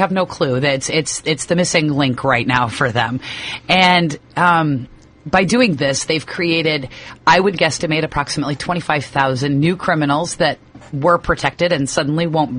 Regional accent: Indiana, United States; I come from Indiana. There's no decrim. There's no medical marijuana law.

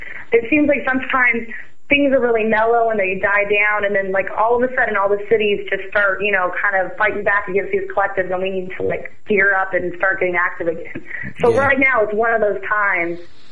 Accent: Denver, Colorado, United States; now in California, United States; We are all really excited about the Denver conference. That's my hometown.

